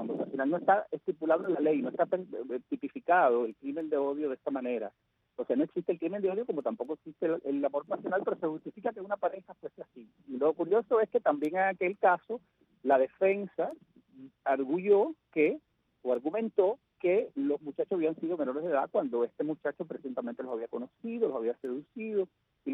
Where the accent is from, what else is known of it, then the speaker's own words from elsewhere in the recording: Caibarién, Villa Clara, Cuba; Porque es que mi pueblo, Caibarien, es un pueblo muy tolerante.